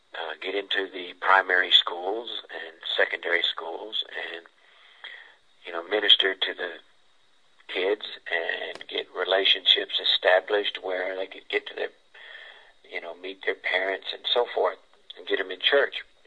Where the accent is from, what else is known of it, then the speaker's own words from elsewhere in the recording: United States; they just needed an open door just because I was from the United States of America.